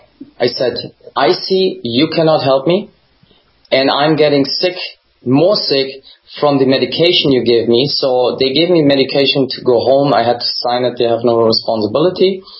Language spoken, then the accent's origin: English; East Germany, Germany; English is a second language; I grew up in East Germany.